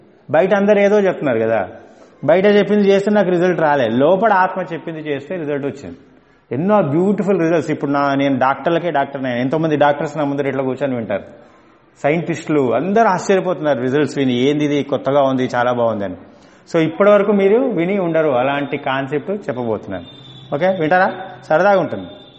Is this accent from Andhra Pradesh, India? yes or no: no; Hyderabad, Telangana, India; నేను హైదరాబాద్ నుంచి వచ్చాను.